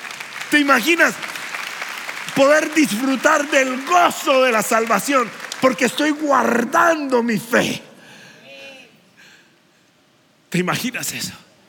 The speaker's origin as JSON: {"language": "Spanish", "country": "Colombia", "said": "quieto, que yo soy colombiano"}